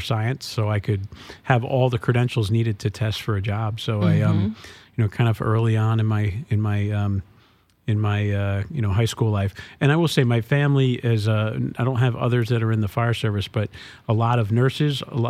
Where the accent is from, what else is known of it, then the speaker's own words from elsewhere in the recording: Vermont, United States; also born or lived in Boston; I grew up in southern Vermont. I was born in Boston, and my mom moved to the southern part of the state.